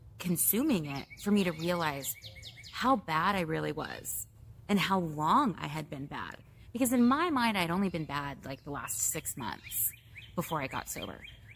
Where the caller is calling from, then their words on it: Cheney, Kansas, United States; And if you grow up in the heart of America, I'm calling you from Cheney, Kansas, which is legitimately the center of the United States.